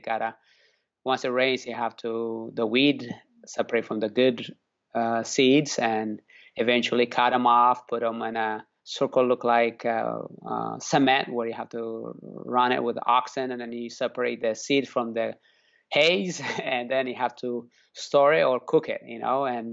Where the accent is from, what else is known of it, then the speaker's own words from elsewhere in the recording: Eritrea; it was growing up in Eritrea, where I was born, and third world country in the Horn of Africa.